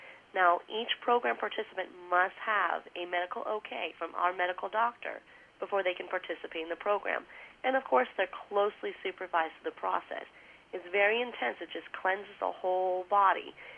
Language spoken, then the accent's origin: English; New York City, New York, United States; also born or lived in Los Angeles / Orange County, California; I grew up in New York City, like right there in Manhattan, L.A., and also like Orange County in California.